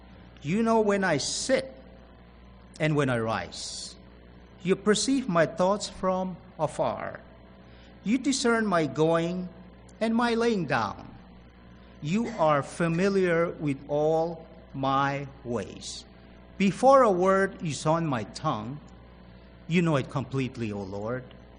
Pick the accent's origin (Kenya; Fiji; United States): Fiji; Rotuma; Graves of our people of whole. Graves from folks that came from Rotuma. We are Rotumans from Fiji. They were buried there.